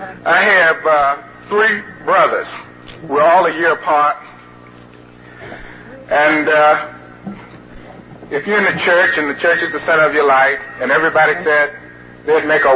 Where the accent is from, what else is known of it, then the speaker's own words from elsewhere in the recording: Newport News, Virginia, United States; born there; I was born in Newport News, Virginia. My father was an African Methodist Episcopal minister.